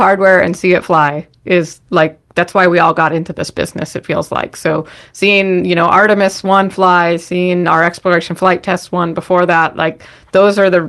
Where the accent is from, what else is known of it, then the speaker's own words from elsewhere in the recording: Washington, United States; I grew up in the Washington State near Seattle and went to the University of Washington